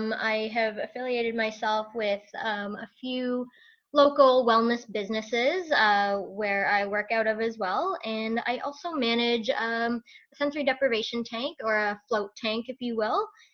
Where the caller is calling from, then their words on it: Courtice, Ontario, Canada; I am calling from Curtis, Ontario, about 45 minutes from Toronto.